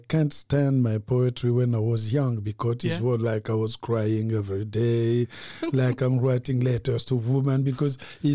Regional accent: Republic of the Congo; from Congo Brazzaville, novelist and professor at UCLA. Today I'm in Amsterdam.

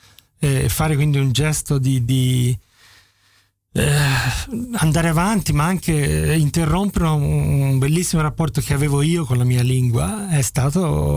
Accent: Florence, Tuscany, Italy; e un po' siamo così fiorentini e sì, anch'io sono abbastanza irriverente

